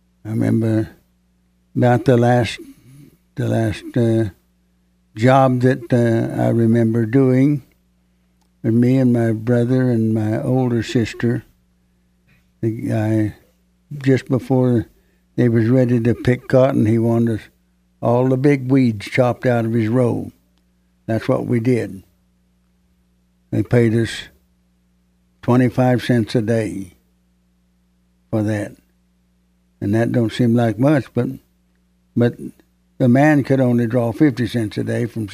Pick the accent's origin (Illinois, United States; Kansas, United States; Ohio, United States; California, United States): Kansas, United States; born there; Well, I was born in Kansas, but was raised about all over the country.